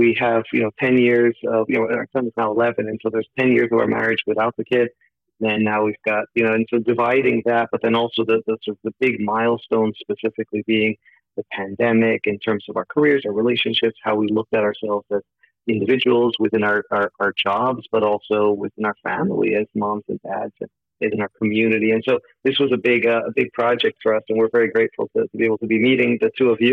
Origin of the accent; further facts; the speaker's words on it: Turkey; now in United States; It was something that drew us to humanity because of what we saw growing up in Turkey, as Duga mentioned, but then also in America